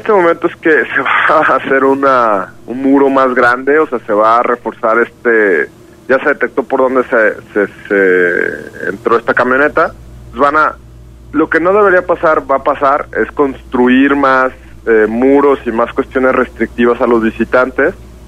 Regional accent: Mexico; todos sabemos que culturalmente como mexicanos algunas veces no atendemos las reglas

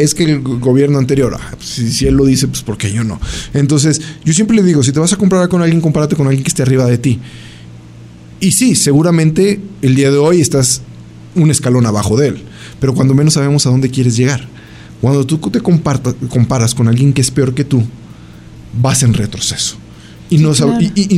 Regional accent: Mexico; creer que sí puedo lograr cualquier cosa como mexicano

